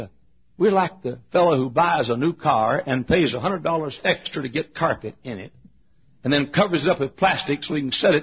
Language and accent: English; United States; I thank God I'm an American.